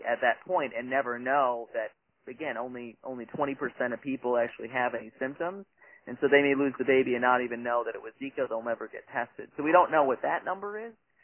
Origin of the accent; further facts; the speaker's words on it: Minnesota, United States; And I'm originally from the Midwest, and I can tell you, in Minnesota, those summers, I would get eaten alive too.